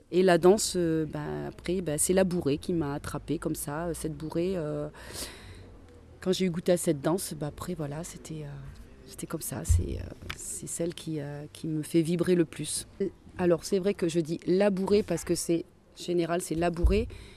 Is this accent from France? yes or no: yes; Auvergne-Rhône-Alpes, France; je suis originaire du Cantal.